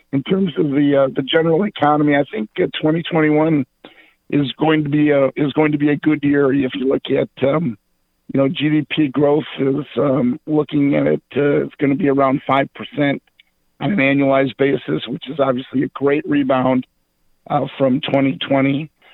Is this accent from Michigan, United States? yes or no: yes; Detroit, Michigan, United States; I'm 63, growing up in Detroit, went to St. Mary's